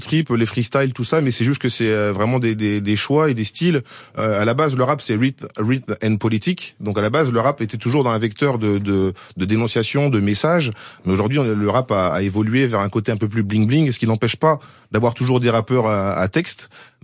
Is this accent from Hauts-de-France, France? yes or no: yes; Hauts-de-France, France; je suis un Picard.